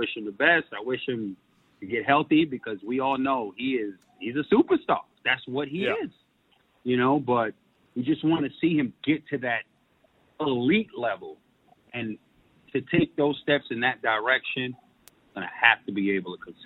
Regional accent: New York, United States; But anywhere I go, I'm safe, man. I'm from New York. I know how to move.

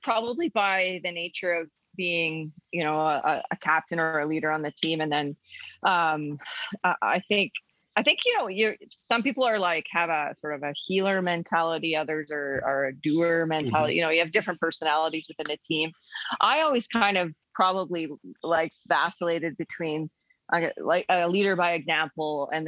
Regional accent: Shaunavon, Saskatchewan, Canada; growing up in Shaunavon, Saskatchewan.

